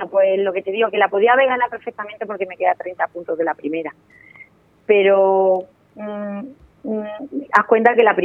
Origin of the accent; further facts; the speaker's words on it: Yecla, Region of Murcia, Spain; en la de mi pueblo, en la que organizamos aquí en Yecla